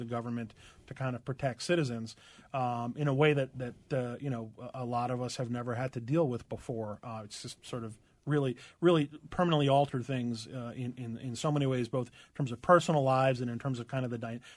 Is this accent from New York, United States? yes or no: yes; New York, United States; But also, I grew up in New York